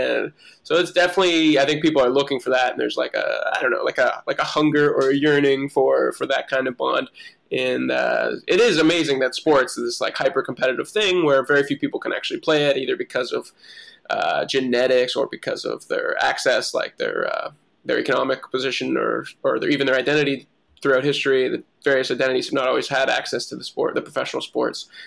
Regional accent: Canada; now in Jacksonville, United States; as a Canadian living in Northeast Florida right now, living in Jacksonville

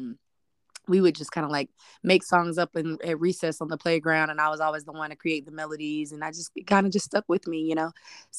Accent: Indianapolis, Indiana, United States; now in Atlanta, United States; I live here in Atlanta, Georgia. I'm originally from Indianapolis

